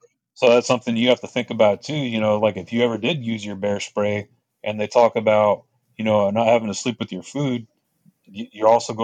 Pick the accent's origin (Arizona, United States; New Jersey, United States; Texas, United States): Texas, United States; I'm from Texas. We don't got bears.